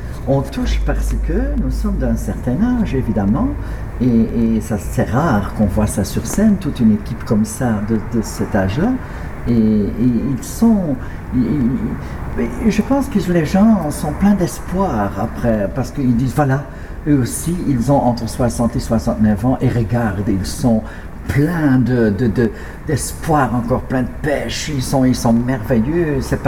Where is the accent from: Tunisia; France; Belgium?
Belgium; Ghent, Flanders; J'ai commencé après le conservatoire au théâtre de Gand, ma ville natale